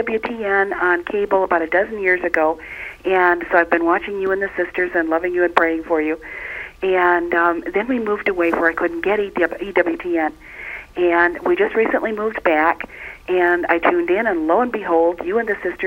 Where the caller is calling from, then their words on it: Flint, Michigan, United States; I'm calling from Flint, Michigan.